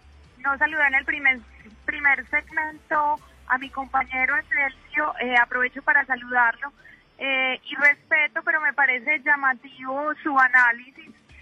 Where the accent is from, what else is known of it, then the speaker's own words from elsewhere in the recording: Colombia; como colombianos tenemos que tener la mayor preocupación por esta situación